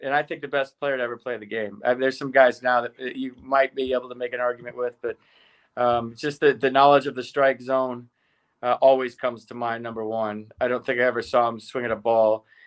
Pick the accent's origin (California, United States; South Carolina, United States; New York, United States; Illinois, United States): California, United States; I'm from Northern California. I used to go to Giants games as a kid.